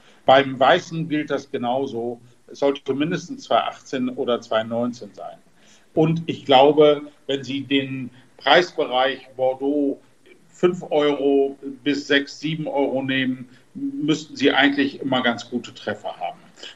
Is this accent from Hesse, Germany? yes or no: no; Lower Saxony, Germany; wenn Sie Ihr Leben lang im Emsland, wo ich herkomme